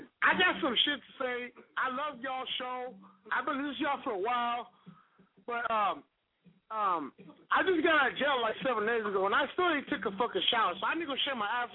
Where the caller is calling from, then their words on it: Compton, California, United States; Man, I'm calling from Compton, G.